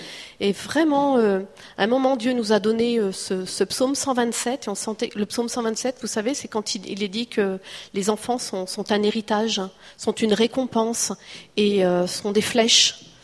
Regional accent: France; nous, en tant que Français, on puisse apporter notre part de puzzle

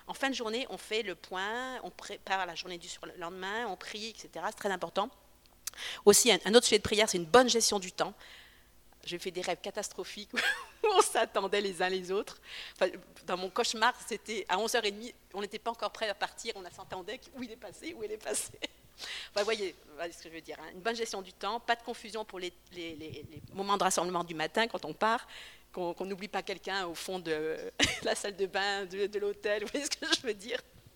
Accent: France; On est français.

